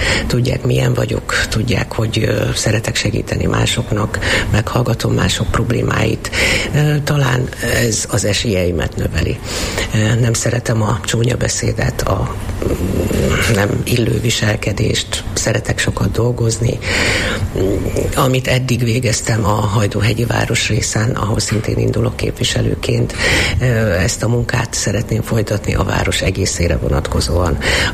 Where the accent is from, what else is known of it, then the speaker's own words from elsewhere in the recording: Eger, Heves, Hungary; Egri vagyok